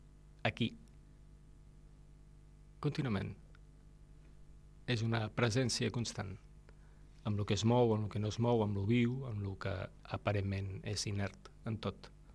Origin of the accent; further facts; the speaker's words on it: Catalonia, Spain; Jo sóc català de mena. Més de 8 cognoms catalans.